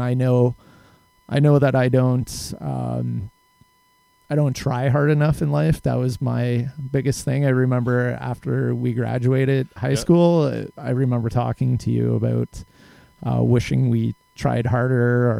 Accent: Brantford, Ontario, Canada; born there; I was born in Brantford.

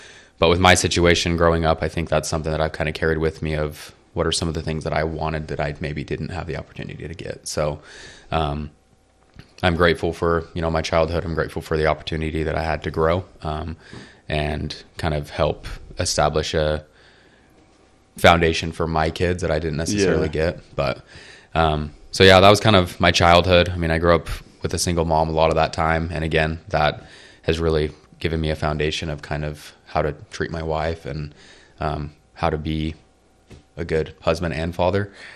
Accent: Idaho, United States; So I grew up in Idaho.

